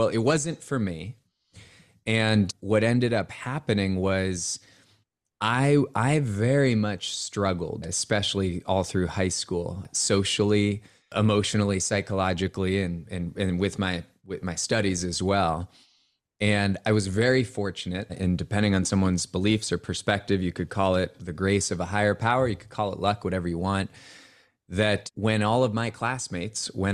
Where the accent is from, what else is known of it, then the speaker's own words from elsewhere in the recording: Cupertino, California, United States; So I was born and grew up in the Bay Area of California. Actually, Cupertino was my hometown, which, yeah, you immediately, you know, connect us to the Silicon Valley.